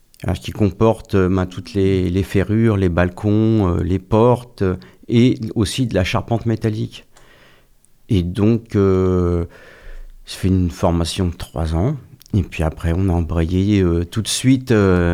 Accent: Île-de-France, France; born there; moi, je suis né en 1961 dans la région parisienne, donc c'était l'ex... le Seine-et-Marne.

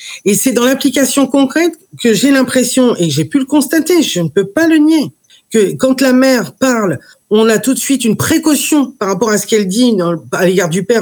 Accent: Hauts-de-France, France; j'ai fait toutes mes études sur Amiens. Là-bas, je suis picarde.

